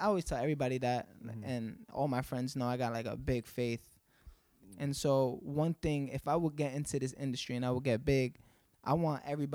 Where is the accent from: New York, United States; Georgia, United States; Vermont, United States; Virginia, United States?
New York, United States; Ridgewood; Repping that till forever. Ridgewood, Queens, man. I was in these streets young.